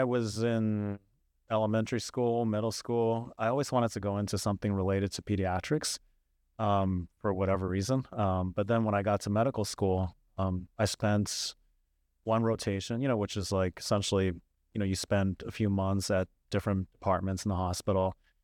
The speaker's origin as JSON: {"language": "English", "town": "Cleveland", "region": "Ohio", "country": "United States", "tie": "born or raised there", "said": "Yeah, so I grew up in Cleveland, Ohio, and as most people who live in Cleveland, Ohio know, we don't tend to stick around there."}